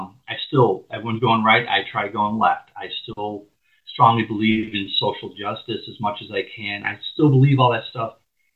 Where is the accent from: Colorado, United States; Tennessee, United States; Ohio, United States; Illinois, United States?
Illinois, United States; South Holland; also born or lived in Chicago; now in Indiana, United States; I grew up in South Holland, Illinois. Now I'm living across the border in Indiana, but I did spend some time in Chicago.